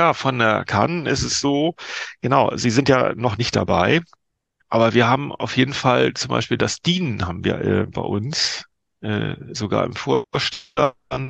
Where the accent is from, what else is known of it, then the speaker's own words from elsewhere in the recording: Schleswig-Holstein, Germany; in meine alte Heimat an die Ostsee